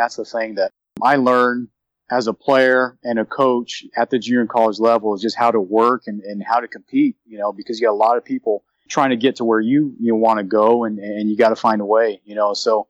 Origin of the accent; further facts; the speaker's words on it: Phoenix, Arizona, United States; Well, first, I grew up in South Phoenix and went to a small Catholic school here.